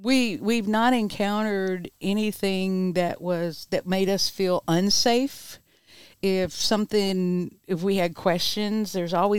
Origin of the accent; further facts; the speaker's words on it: Texas, United States; Okay, we're from Texas.